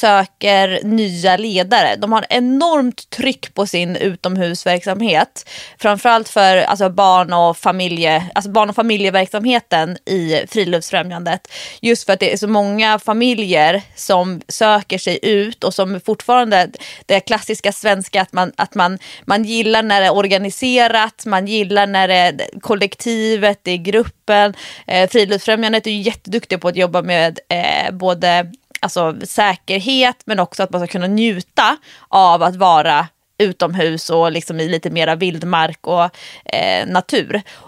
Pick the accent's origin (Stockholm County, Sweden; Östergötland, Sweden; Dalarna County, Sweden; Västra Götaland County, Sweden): Stockholm County, Sweden; Stockholm